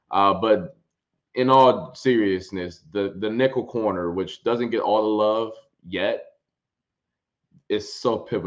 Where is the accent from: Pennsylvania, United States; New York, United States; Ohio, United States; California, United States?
Ohio, United States; I'm from Ohio, so obviously I'm all hard on Ohio State guy.